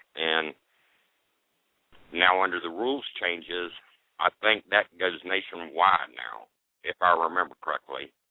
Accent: Georgia, United States; also born or lived in South Carolina; it's not like my home state of Georgia or South Carolina where I've lived at, too.

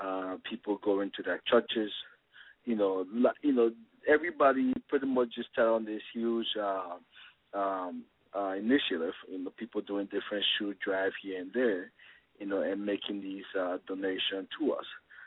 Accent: Liberia; basically growing up in Liberia, it's a terrible country.

